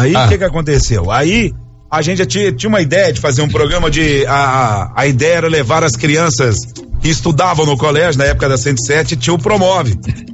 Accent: Brazil; Eu sou brasileiro total.

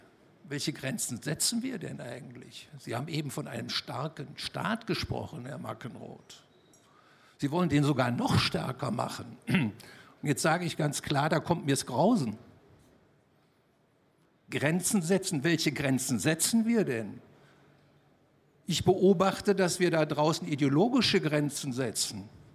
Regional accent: Machern, Saxony, Germany; Ich komme aus Machern bei Leipzig.

